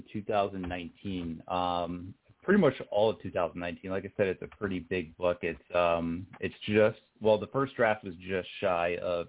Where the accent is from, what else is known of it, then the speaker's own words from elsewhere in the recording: Tomsworth, New Jersey, United States; Back in my hometown of Tomsworth, New Jersey, in the 90s, this actually kind of happened.